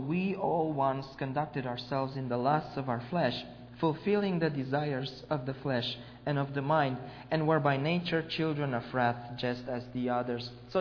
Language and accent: English; Romania; English is a second language; even in my home country in Romania.